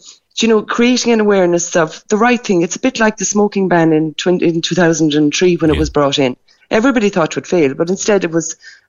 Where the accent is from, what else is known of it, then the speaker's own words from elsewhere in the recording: Ireland; As Irish people, myself included